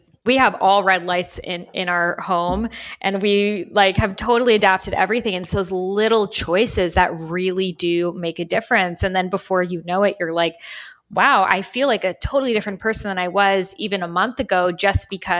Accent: Boston, Massachusetts, United States; now in Miami, United States; growing up in Boston, which is very cold and wintry all the time, I just like knew in my bones, I'm like, I am not supposed to be here.

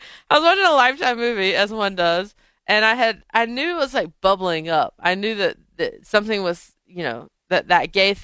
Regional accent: North Carolina, United States; I'm from North Carolina, I was a good Christian.

